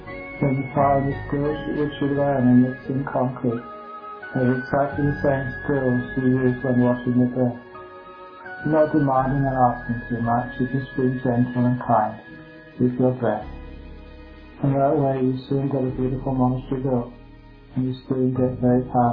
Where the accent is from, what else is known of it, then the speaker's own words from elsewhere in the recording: England, United Kingdom; So I was just very fussy when I was growing up in England.